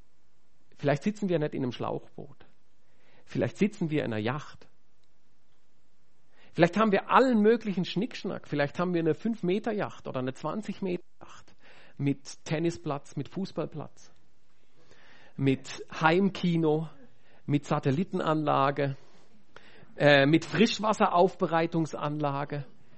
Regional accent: Switzerland; das stellt uns als Europäer und als Christen und als Schweizer vor wichtigen Fragen

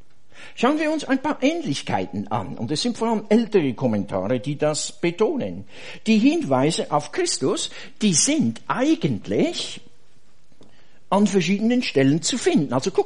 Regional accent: Switzerland; Oh, ich bin Schweizer. Ich bin Helvetier.

